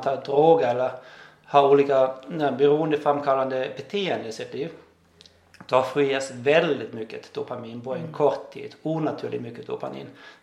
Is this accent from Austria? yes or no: yes; Austria; Swedish is a second language; now in Finland; Jag är född och uppväxt i Österrike och bor i Finland sedan 2001.